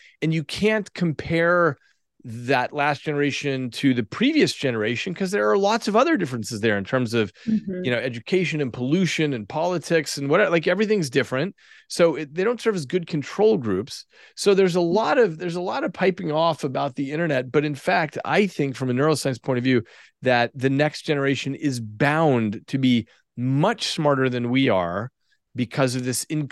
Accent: Albuquerque, New Mexico, United States; I grew up in Albuquerque, New Mexico.

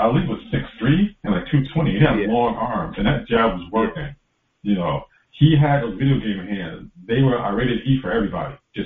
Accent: Hartford, Connecticut, United States; I'm from Hartford, Connecticut. Marlon Sterling was from like five blocks from me.

